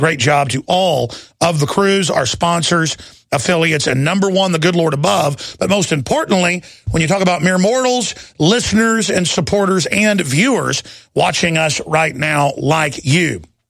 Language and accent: English; Texas, United States; I'm from Texas, folks.